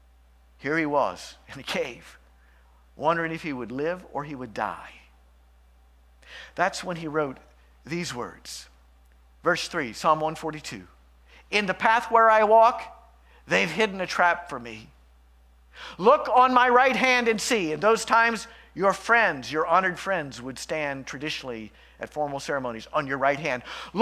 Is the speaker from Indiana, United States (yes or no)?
yes; Acton, Indiana, United States; I grew up here in Indiana, Acton, Indiana. Ever heard of it? It's down in Franklin Township, a little hole-in-the-wall town.